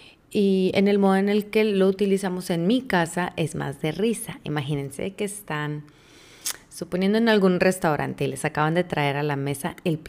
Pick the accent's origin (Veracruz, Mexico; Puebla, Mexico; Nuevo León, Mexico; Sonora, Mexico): Sonora, Mexico; Es curiosa, nada más decía que curiosamente de Sonora, que yo soy de Sonora, entonces imagínense.